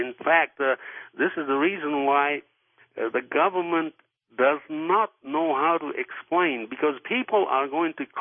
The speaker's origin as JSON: {"language": "English", "town": "Yokohama", "region": "Kanagawa", "country": "Japan", "lives_now": "United States"}